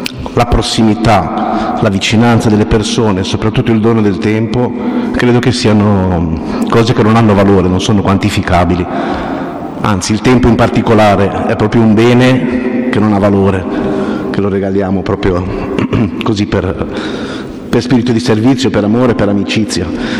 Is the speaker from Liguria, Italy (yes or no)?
yes; Genoa, Liguria, Italy; ho detto che come genovesi non siamo portati